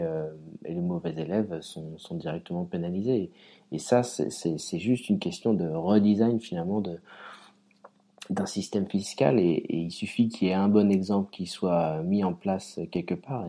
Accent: France; chez nous, en France, c'est plus compliqué.

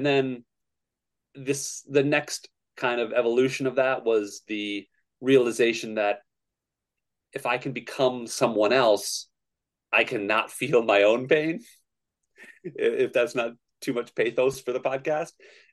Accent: Lake Mills, Wisconsin, United States; So I grew up in Wisconsin in a tiny little town called Lake Mills, which has about less than 4,000 people in it when I was growing up.

